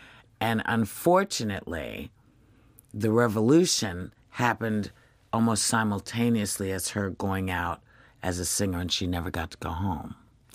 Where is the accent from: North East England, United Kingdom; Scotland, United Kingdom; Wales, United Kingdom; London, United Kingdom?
Scotland, United Kingdom; But it's not until somebody goes, my God, you're Scottish, do you go, oh, yeah, my God, I'm Scottish.